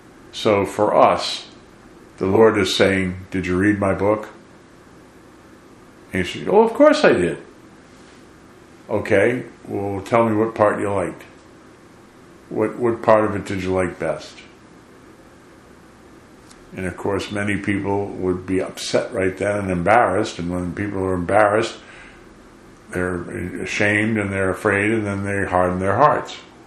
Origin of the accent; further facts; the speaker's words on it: United States; Well, as an American, more importantly, as a Christian